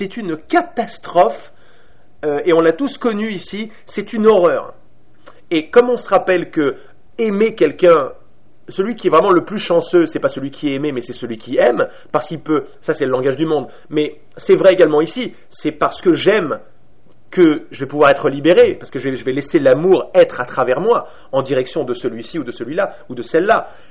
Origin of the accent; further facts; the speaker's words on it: Paris, Île-de-France, France; Elle est native du Kansas, moi je suis parisien.